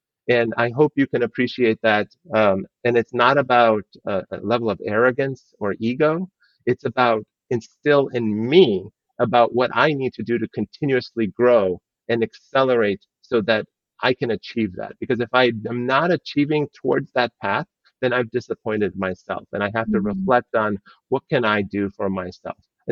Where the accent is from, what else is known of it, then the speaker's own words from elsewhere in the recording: Ohio, United States; through 12th grade. I was in Ohio, but I was in two different schools in high school as well in Ohio.